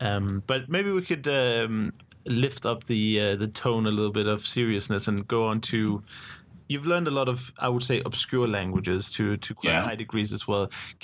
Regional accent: Denmark; first language Danish; English is a second language; with my ability in Danish as my native language and a little bit of Swedish and Norwegian, I can actually read some of the Icelandic

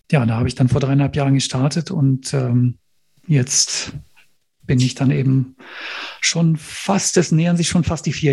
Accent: Rhineland, Germany; Ich bin im Rheinland groß geworden, habe auch hier studiert, nämlich Jura.

